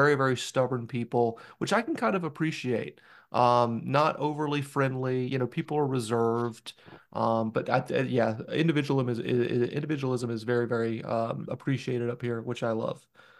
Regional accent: the South, United States; accent: Southern; now in New England; try to recreate my Southern accent when I first moved up here, which was a lot thicker than it is today. But it's probably like 45 Southern, 55% New England now.

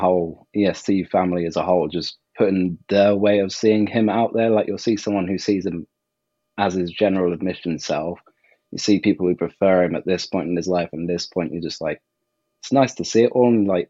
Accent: South West England, United Kingdom; because I'm from Southwest England.

